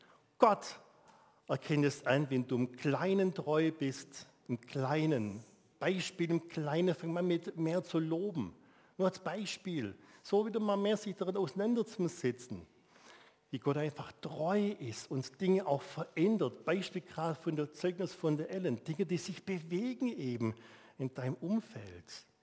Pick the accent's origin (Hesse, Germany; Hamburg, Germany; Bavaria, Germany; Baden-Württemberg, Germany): Baden-Württemberg, Germany; also als Schwabe, 13 Euro, fast ein Vermögen für uns